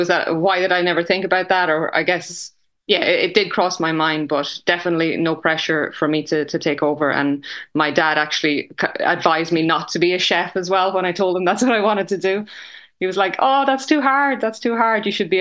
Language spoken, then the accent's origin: English; Multifarnham, Leinster, Ireland; I grew up in Multifarnham. So it's a little village in this very center of Ireland.